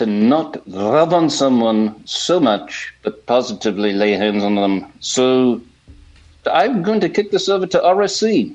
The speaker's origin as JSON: {"language": "English", "region": "Wales", "country": "United Kingdom", "accent": "Welsh", "said": "people would just fall down at the sound of my Welsh accent."}